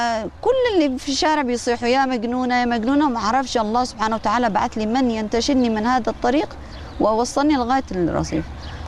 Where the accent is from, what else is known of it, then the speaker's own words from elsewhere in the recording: Yemen; لا انا يمنية